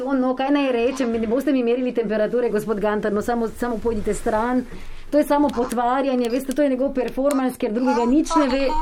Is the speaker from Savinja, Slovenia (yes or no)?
no; Ptuj, Drava, Slovenia; jaz sem iz Ptuja po gozdu hodim, vino pijem